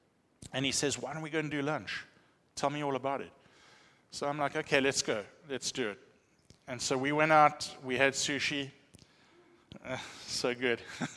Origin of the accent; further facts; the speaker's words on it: South Africa; He's like, oh, you're South African. I said, yes.